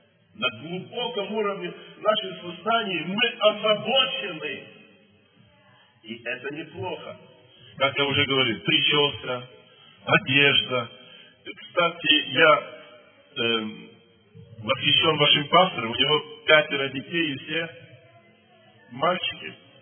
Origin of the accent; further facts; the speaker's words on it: Belarus; moved away as an adult; now in Moscow, Russia; а мы жили в Беларуси, я родом из Белоруссии. Я всю свою жизнь прожил в Белоруссии. И только в 2000 году я был призван на служение в Москву